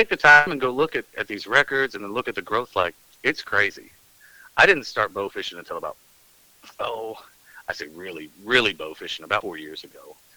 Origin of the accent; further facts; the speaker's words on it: Oklahoma, United States; moved away; Bow fishing starts way back when I was a kid, and I grew up in the Oklahoma panhandle with absolutely zero water.